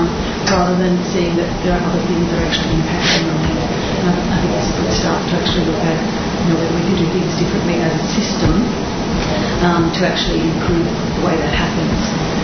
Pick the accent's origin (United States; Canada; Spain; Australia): Australia; New South Wales; from New South Wales, specifically.